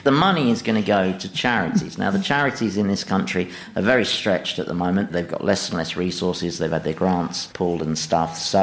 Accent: London, United Kingdom; But speaking as a Londoner, Londoners don't want to hear about these foul-mouthed fights taking place in lifts between the candidates.

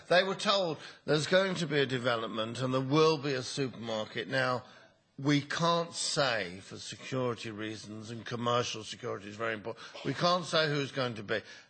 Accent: North West England, United Kingdom; I come from Cheshire.

